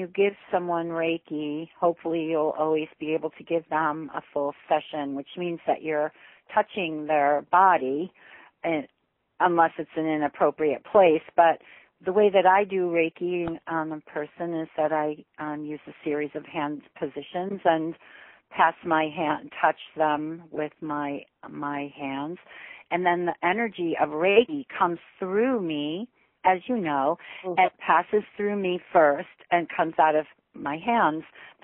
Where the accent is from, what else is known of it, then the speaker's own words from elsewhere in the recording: Danbury, Connecticut, United States; Well, I grew up in Danbury, Connecticut, in a very simple family and a very simple neighborhood.